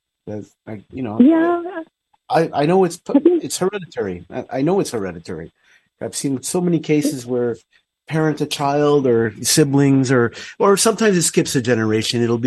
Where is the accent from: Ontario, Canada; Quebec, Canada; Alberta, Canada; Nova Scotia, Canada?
Quebec, Canada; Montreal; now in United States; I'm originally from Montreal, so but I've been in the States 26, 27 years already. So, it's been a while. I married my wife, who's from here